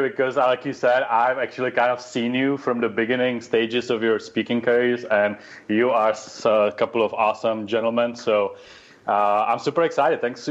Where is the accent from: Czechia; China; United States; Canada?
Czechia; I grew up in the Czech Republic back during the communism. So my first 15 years of my life